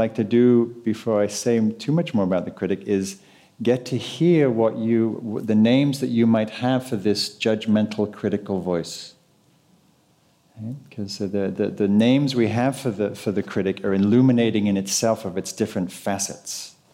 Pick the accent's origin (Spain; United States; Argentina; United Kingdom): United Kingdom; England; I come from England where people are very quirky.